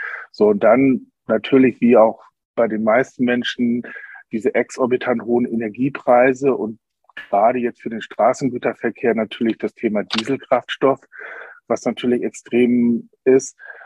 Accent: Hamburg, Germany; born there; also born or lived in Berlin; now in Frankfurt, Germany; gebürtig Hamburg, dann Studium in Berlin, Promotion an der WHU. Und dann über ein paar Umwege hier nach Frankfurt gekommen.

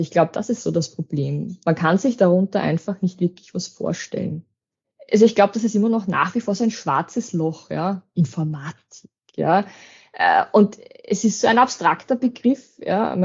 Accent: Lower Austria, Austria; now in Horn, Austria; ich wohne auch nicht in Wien, sondern in Horn, also ich bin ja doch aus dem Waldviertel und für mich ist das dann schon, ich fahre über eine Stunde nach Wien rein.

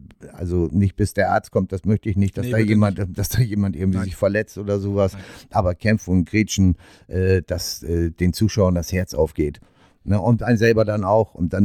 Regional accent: Bremerhaven, Bremen, Germany; mich als ehemaliger Bremerhavener, als Bremer Mensch zu fühlen

